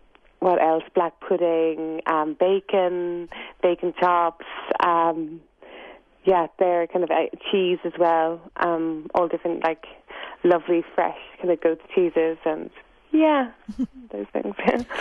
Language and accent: English; Ireland; It feels very good for my soul when I cook, you know, Irish traditional dishes because I'm Irish.